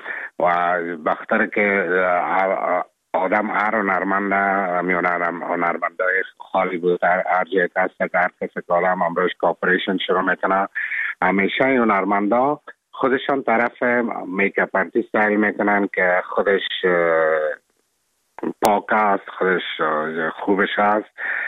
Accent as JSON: {"language": "Persian", "country": "Afghanistan", "lives_now": "Czech Republic", "said": "همیشه کلاگی میفهمن که من افغان هستم، از افغانستان هستم"}